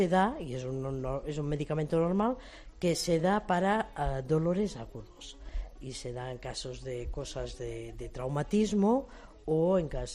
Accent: Torelló, Catalonia, Spain; moved away as an adult; Yo soy de Torelló, que es un pueblo que está a 15 kilómetros de Vic, de la comarca de Osona, y a 85 kilómetros de Barcelona.

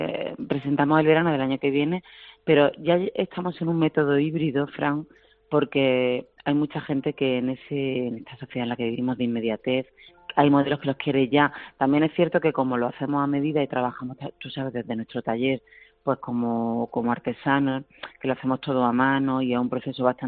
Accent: Granada, Andalusia, Spain; que es tan importante representar nuestra ciudad. Somos los únicos granadinos, sí, presentes en la pasarela

